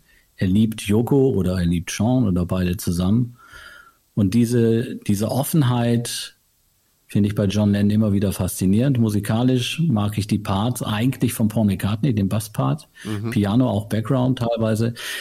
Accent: Osnabrück, Lower Saxony, Germany; Wir haben jetzt am 26. November in meiner Heimatstadt in Osnabrück haben wir eine ziemlich große Lesung.

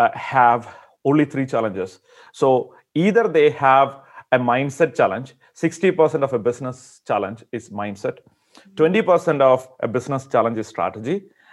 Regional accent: India; I'm from India originally.

